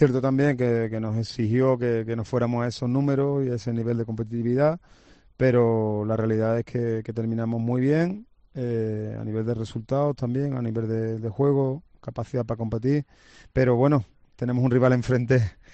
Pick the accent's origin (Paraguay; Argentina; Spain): Spain; El Puerto de Santa María, Andalusia; de Santa María.